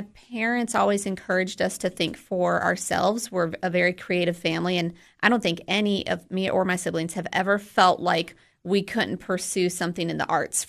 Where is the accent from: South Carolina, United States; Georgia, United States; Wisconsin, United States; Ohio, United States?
Ohio, United States; Toledo; also born or lived in North Carolina; Born in North Carolina, we moved to Toledo, Ohio, when I think I was about three. That's where my first memories are, and my dad was going to law school.